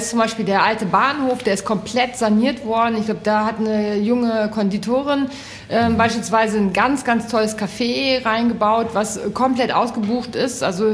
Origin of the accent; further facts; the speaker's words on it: North Rhine-Westphalia, Germany; ich bin so ein Kind aus dem Siebengebirge